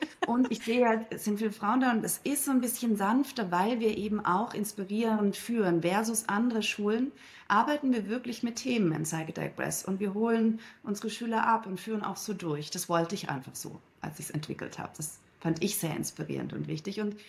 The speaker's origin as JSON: {"language": "German", "region": "Berlin", "country": "Germany", "said": "Und ich komme aus Berlin, ich habe auf der Tanzfläche sehr viel erkannt"}